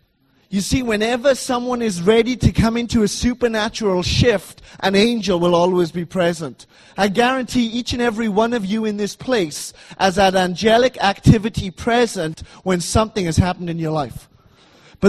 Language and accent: English; Wales, United Kingdom; I come from Wales, like they said